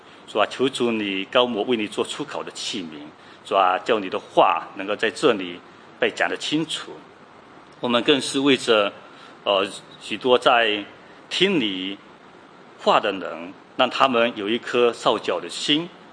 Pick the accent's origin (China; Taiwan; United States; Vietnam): China; now in Australia; 我想我们都是从中国过来的